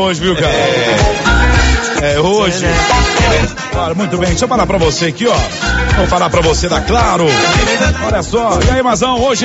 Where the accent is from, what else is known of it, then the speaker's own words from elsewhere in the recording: Betim, Minas Gerais, Brazil; Apesar de ter uma história muito legal com Betim, principalmente com o bairro Angola, onde eu fui criado até meus 5 anos de idade.